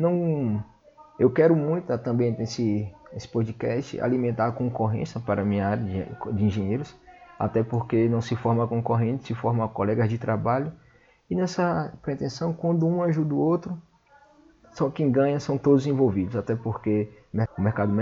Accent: Bahia, Brazil; eu sou da Bahia, não sou de Salvador, infelizmente, mas estou bem perto dela.

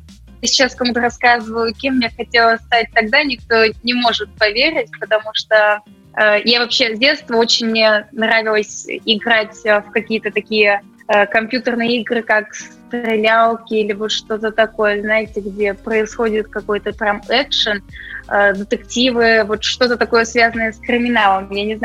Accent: Moscow, Russia; Я родилась в Москве. Москве, и все детство здесь провела. Ну, то есть папа у меня немец, и мы, конечно, часто летали в Германию периодически, то есть ко всем родственникам там. Лето часто там проводили.

